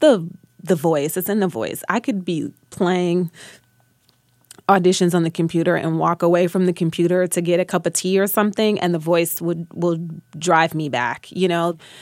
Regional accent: Detroit, Michigan, United States; It's so funny because growing up in Detroit, my mother was a teacher. So I couldn't really come in the house talking about, I'm finna do this, I'm finna do that.

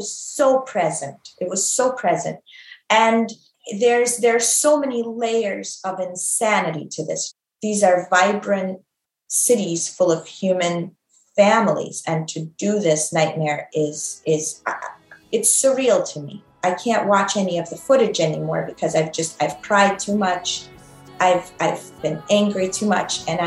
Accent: Russia; English is a second language; my grandparents are from Ukraine and everybody fought in World War II together. And it to me, like growing up in Soviet Russia, like there was no difference between our relatives from Moscow versus our relatives from Odessa

